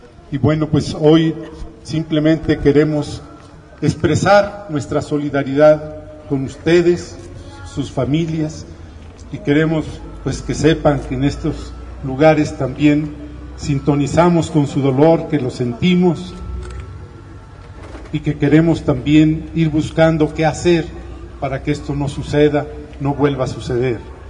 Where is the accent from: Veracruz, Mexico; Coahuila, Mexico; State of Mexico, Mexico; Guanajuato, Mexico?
Coahuila, Mexico; De donde vengo también hubo muchos desaparecidos. De Coahuila